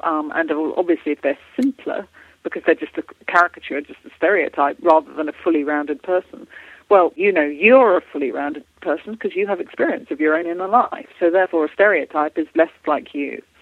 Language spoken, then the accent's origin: English; United Kingdom; I was brought up in Britain